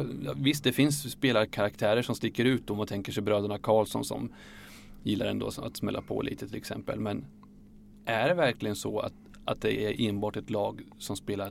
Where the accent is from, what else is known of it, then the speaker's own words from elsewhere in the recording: Linköping, Östergötland, Sweden; Det märks att vi är från Linköping